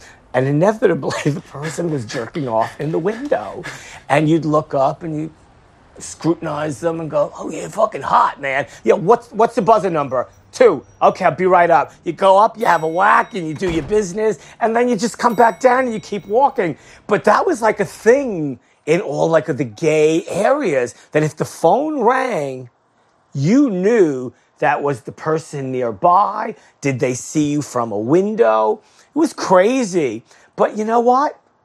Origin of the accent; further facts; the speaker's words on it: Brooklyn, New York, United States; But like I said, I was a fan from Brooklyn who just loved music.